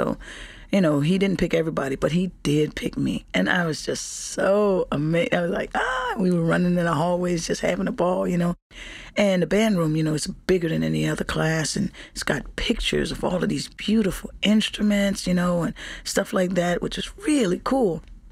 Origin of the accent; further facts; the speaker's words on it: New Orleans, Louisiana, United States; I was born in the Treme, and, in the Treme, there's lots of music, but we live on St. Philip Street